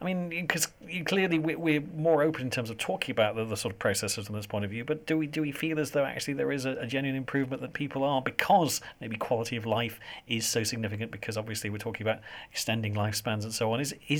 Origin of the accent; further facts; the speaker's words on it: United Kingdom; is it a case of, well, we're British, we like to put these things off?